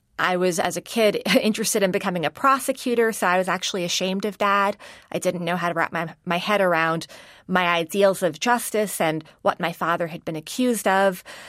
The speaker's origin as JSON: {"language": "English", "country": "Morocco", "tie": "born or raised there", "lives_now": "United States", "said": "while my family is originally from India, I was born in Morocco and we had a relatively stable life there."}